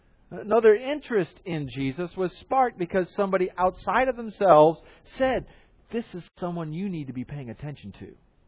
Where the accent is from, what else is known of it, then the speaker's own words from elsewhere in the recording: the South, United States; I grew up in the South, and so there is something of the Christian culture that sort of oozes around you and you pick up just by living in the area.